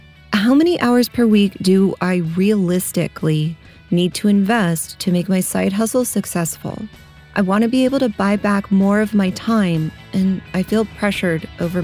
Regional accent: Minneapolis, Minnesota, United States; Hello, I'm … from Minneapolis. I work in retail and I have 2 young kids at home, so my schedule is pretty packed.

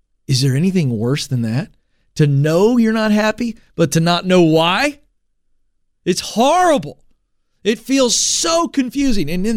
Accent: the South, United States; accent: Southern; I'm a Southerner. I know I've got the accent.

